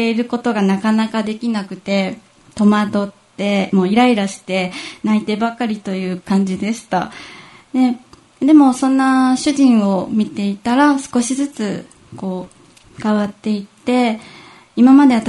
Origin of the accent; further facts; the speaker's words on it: Nagasaki, Japan; now in Fukuoka, Japan; 私は生まれも育ちも長崎の方で、両親2人とも長崎なんですけど、実家の方は残念ながらクリスチャンの方ではありませんでした。